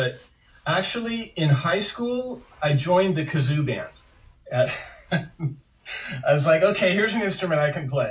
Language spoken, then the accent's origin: English; Los Angeles, California, United States; I grew up in West LA, right near the Santa Monica Airport, upper part of Mar Vista is where I grew up.